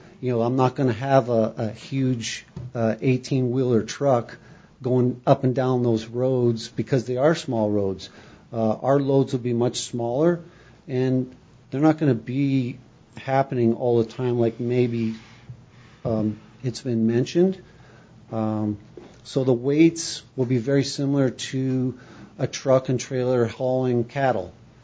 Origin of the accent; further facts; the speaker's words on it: Canada; now in United States; I'm from Canada. I live in the U.S.